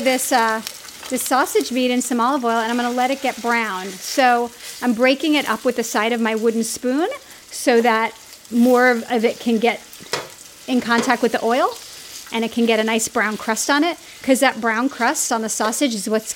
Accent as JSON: {"language": "English", "town": "Brooklyn", "region": "New York", "country": "United States", "tie": "born or raised there", "said": "Definitely says I grew up in Brooklyn."}